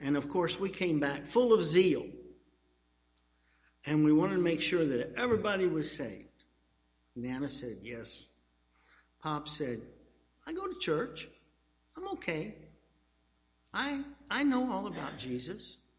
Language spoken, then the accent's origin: English; Chicago, Illinois, United States; born there; also born or lived in Kentucky / Alabama; I was a Yankee. I was born in Chicago.